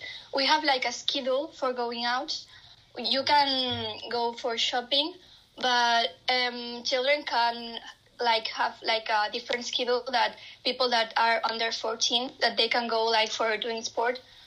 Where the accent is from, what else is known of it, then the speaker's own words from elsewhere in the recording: Spain; English is a second language; I'm nearly 15, and I am from Spain. I live in Barcelona.